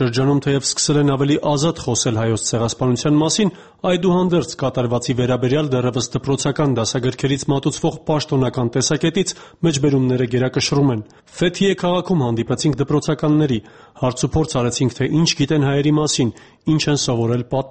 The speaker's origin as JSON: {"language": "Armenian", "country": "Armenia", "said": "երբ իմացավ, որ Հայաստանից ենք։"}